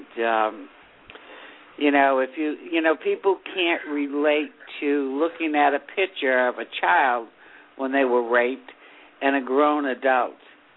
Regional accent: Massachusetts, United States; I'm from Massachusetts.

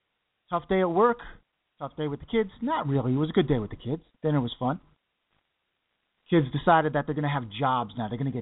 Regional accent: New Rochelle, New York, United States; When I grew up in New Rochelle, the team's name was called the Rebels.

